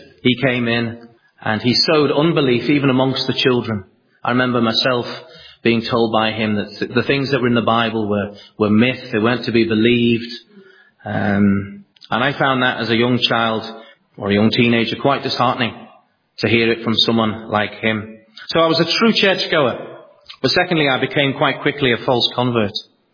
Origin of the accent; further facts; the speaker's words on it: Liverpool, North West England, United Kingdom; also born or lived in Cyprus; we grew up later on, my father having left us, in a place called Knotty Ash, which is maybe a familiar name for Liverpool, Knotty Ash. So we were a church-going family.